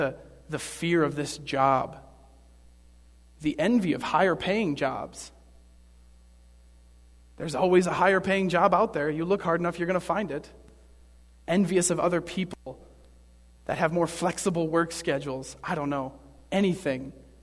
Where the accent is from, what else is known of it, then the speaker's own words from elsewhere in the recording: United States; born there; I was born in America. Not expected to know Spanish, but I hated the fact that I didn't.